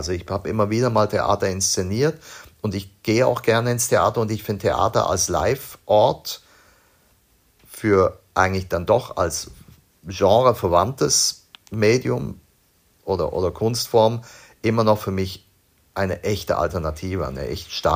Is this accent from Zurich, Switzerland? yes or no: no; Basel, Basel-Stadt, Switzerland; ich bin ja in Basel aufgewachsen